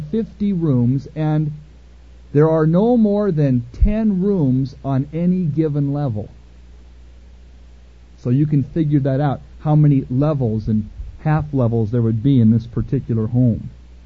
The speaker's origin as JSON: {"language": "English", "town": "San Jose", "region": "California", "country": "United States", "tie": "born or raised there", "said": "One of the most unusual homes ever constructed is in my hometown, San Jose, California."}